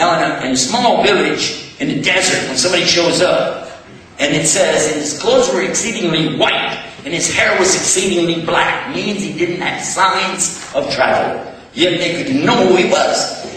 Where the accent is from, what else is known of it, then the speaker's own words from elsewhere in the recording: Texas, United States; I'm from Texas, by the way, and I know how land works.